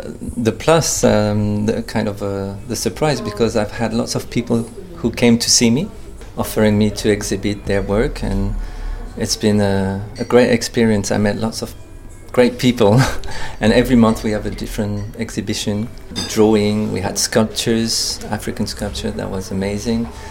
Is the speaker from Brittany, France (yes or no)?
yes; Rennes, Brittany, France; I'm from Rennes.